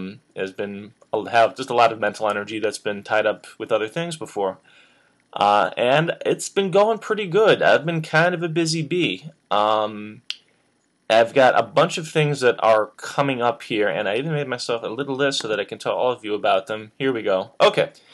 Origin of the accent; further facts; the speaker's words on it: Midwest, United States; Because I'm from the Midwest, and I eat oatmeal, and I own a socket wrench